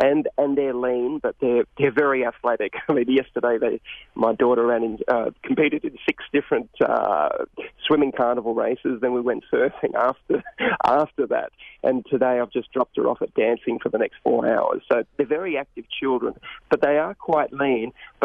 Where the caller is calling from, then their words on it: Australia; because I'm calling from Australia here.